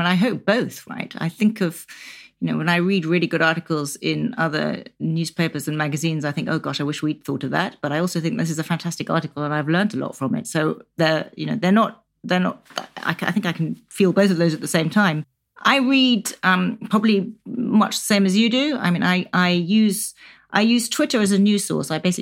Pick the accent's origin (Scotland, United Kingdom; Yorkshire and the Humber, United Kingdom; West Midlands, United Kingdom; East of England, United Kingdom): West Midlands, United Kingdom; I grew up in Shropshire, which is a very rural part of England, on a farm kind of in the middle of nowhere.